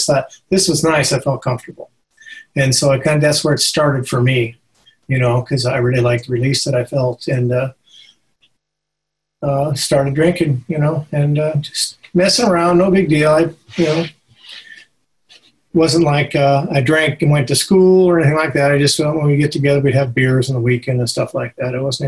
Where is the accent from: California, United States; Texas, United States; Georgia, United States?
California, United States; Los Angeles; We moved to from Los Angeles. We used to live on 60th and Crenshaw in LA there, and we moved down to the beach in the 1950s and went to school there.